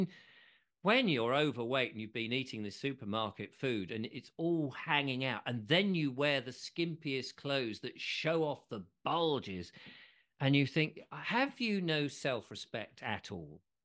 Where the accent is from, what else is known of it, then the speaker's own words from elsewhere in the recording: England, United Kingdom; I'm English.